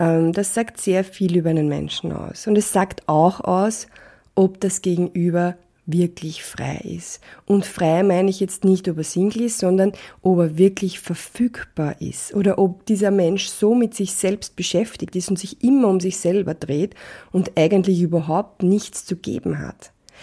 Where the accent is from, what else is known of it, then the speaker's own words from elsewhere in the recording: Vienna, Austria; ich bin ja aus Wien